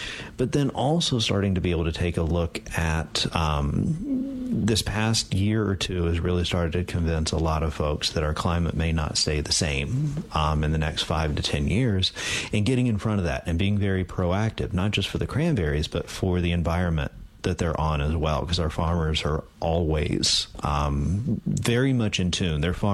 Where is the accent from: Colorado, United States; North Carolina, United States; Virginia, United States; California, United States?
North Carolina, United States; So I came here from North Carolina Carolina. And one of the best things that I like to do is take good old fashioned North Carolina pulled pork